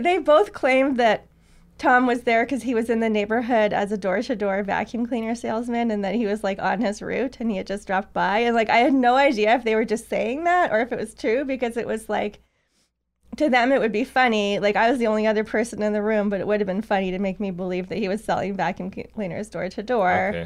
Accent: Ottawa, Ontario, Canada; I grew up in Ottawa

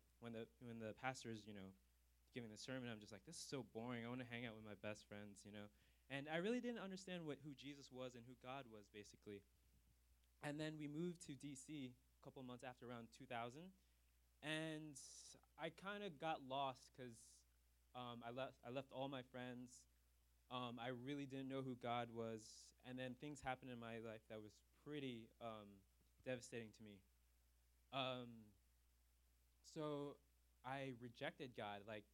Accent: Richmond Hill, Georgia, United States; Well, I was raised there in a small community called Richmond Hill, and it was dominantly white people, and my family were the Asian people

